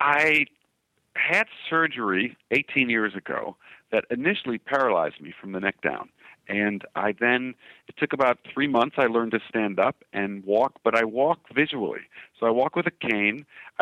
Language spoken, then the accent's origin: English; Chicago, Illinois, United States; My dad sold cattle at the Chicago Stockyards. I grew up in Chicago